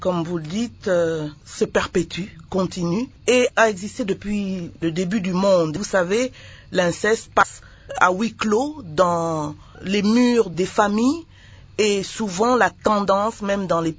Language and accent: French; DR Congo; en tant que d'abord citoyenne congolaise